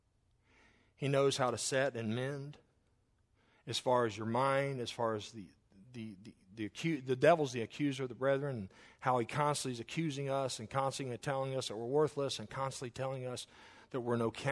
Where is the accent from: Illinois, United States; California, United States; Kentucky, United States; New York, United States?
Kentucky, United States; Claryville; I grew up in Kentucky, and I remember we had well water for the longest time when I lived at my mom's. We were across the field from my grandparents in Claryville, Kentucky.